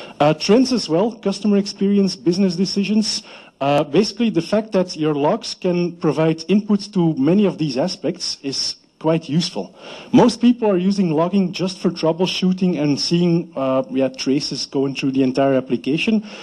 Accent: Belgium; I came from Belgium.

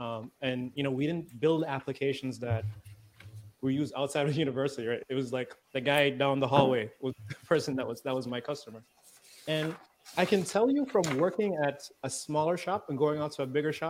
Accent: Antigua & Barbuda; Originally, I'm from the Caribbean, you know, born and raised, grew up a little tiny island called Antigua.

